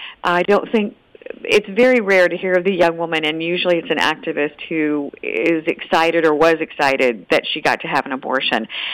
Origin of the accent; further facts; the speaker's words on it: Virginia, United States; I'm going to use my home state of Virginia as an example.